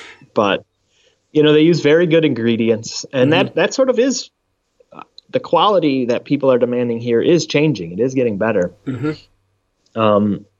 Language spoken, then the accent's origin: English; Canada; Canada. I'm from Canada.